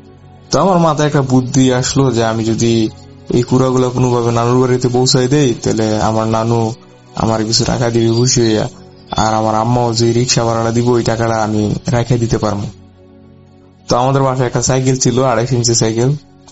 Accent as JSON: {"language": "Bangla", "town": "Comilla", "region": "Chittagong Division", "country": "Bangladesh", "tie": "born or raised there", "lives_now": "Narayanganj, Bangladesh", "said": "তখন মূলত আমরা কুমিল্লাতে থাকতাম, বলতে পারেন আমার শৈশব কৈশোর কুমিল্লাতেই কাটছে। আমি কুমিল্লার কোন একটা গ্রামে তখন বসবাস করতাম বা আমার বাড়ি"}